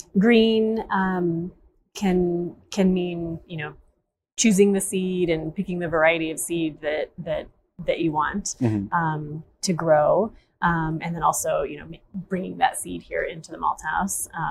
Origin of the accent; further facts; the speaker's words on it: Littleton, Colorado, United States; now in Fort Collins, United States; So I grew up down in Denver. So I'm also Colorado born and raised. Grew up down in South Denver in Littleton. Moved up to Fort Collins